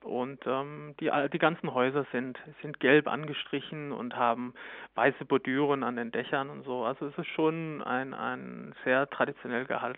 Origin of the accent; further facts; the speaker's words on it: Aabenraa, Southern Denmark, Denmark; Also ich komme aus Appenrade, das ist kurz hinter der deutsch-dänischen Grenze an der Ostsee